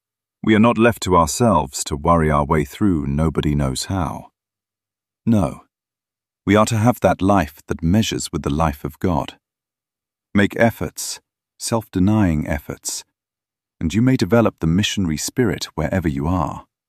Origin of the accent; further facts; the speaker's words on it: Gorham, Maine, United States; born there; I lived there. I was born in Gorham, and in Portland